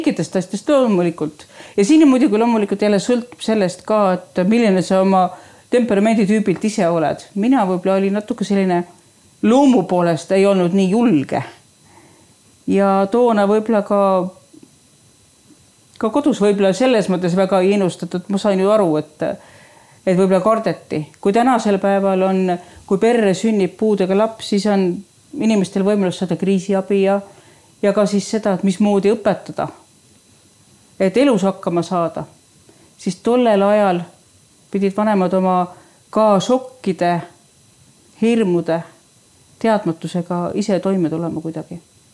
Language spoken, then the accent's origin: Estonian; Pöide, Saare County, Estonia; Ma olen pöid, et Oti mõisest.